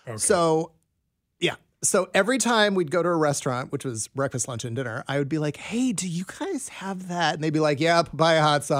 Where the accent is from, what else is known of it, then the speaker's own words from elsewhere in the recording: Scotland, United Kingdom; Well, I am I'm Scottish